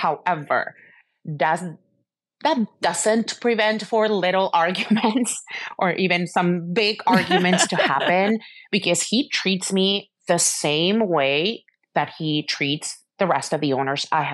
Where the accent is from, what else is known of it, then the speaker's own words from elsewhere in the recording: Mexico City, Mexico; born and raised in Mexico City